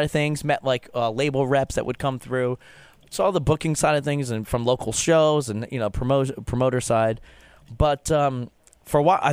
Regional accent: New Jersey, United States; The way I became a big … fan was because I grew up in Jersey

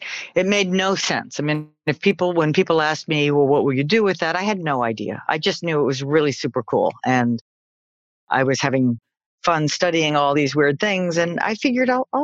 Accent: New York City, New York, United States; Well, I grew up in New York City, which sounds glamorous, and it wasn't. It was wonderful.

